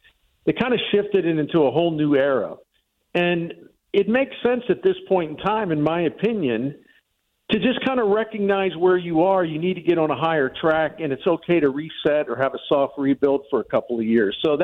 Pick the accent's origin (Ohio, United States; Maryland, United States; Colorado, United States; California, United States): Maryland, United States; Baltimore; also born or lived in Washington, D.C.; You're an East Coaster. I grew up in the Baltimore, D.C. area. So, yeah, that we do have our own little dialect, I guess.